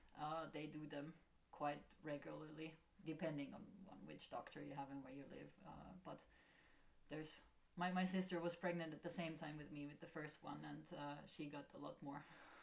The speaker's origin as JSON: {"language": "English", "country": "Germany", "said": "I was from Germany quite used to having one gynecologist"}